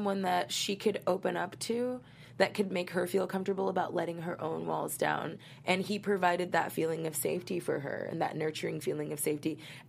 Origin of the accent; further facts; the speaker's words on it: Hawaii, United States; born there; I was born in Hawaii, so I'm totally like all about that vibe.